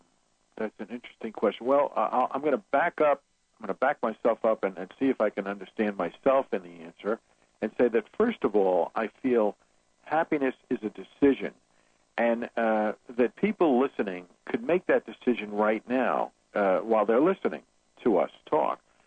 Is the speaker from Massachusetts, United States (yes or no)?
no; New York City, New York, United States; I grew up in New York City, and there wasn't a lot of parking spaces in New York.